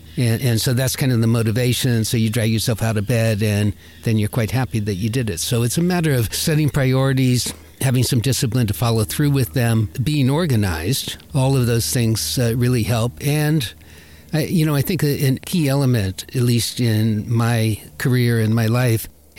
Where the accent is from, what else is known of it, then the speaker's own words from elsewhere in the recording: Virginia, United States; also born or lived in California; I'm a native Californian. As a kid, we moved to Virginia. And so I grew up in Virginia, and we moved before I was outside in other than a stroller.